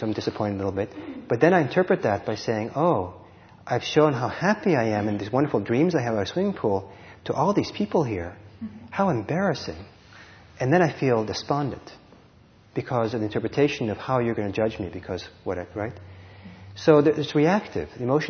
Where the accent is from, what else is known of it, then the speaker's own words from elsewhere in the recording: California, United States; But because I'm from California, I know a little bit what that means.